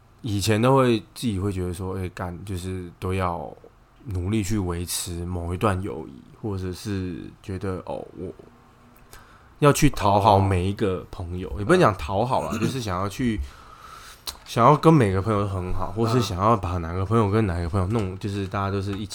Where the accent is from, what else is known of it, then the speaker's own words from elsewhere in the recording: Taiwan; 我从小生活在台湾